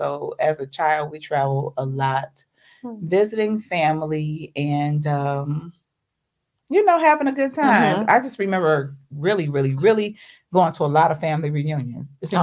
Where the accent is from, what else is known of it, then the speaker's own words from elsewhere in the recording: Ohio, United States; I'm from Ohio, so we would go to Ohio and visit relatives.